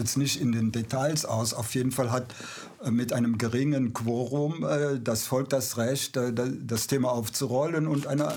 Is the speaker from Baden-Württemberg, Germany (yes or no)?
no; Aachen, North Rhine-Westphalia, Germany; Ich bin ja Aachener.